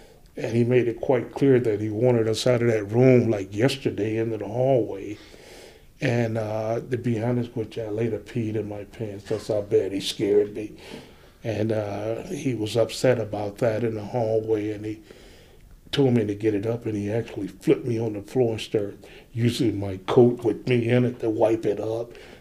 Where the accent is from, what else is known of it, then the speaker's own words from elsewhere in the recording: Demopolis, Alabama, United States; I was born in Demopolis, Alabama, May 21st, 1946. Brought into the world by then what they call a midwife. And the family share crop for a guy outside of Demopolis.